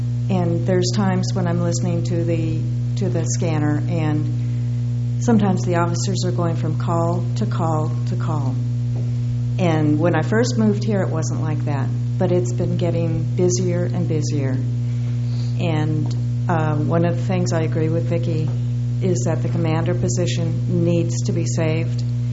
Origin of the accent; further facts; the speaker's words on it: Morro Bay, California, United States; from Morro Bay.